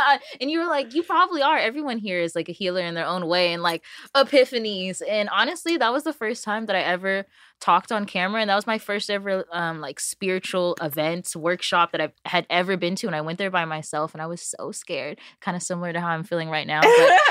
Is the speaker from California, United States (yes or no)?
yes; Torrance, California, United States; but I'm from Torrance, California, South Bay area, as I like to call it, SoCal. Born and raised, never been anywhere else, crazily.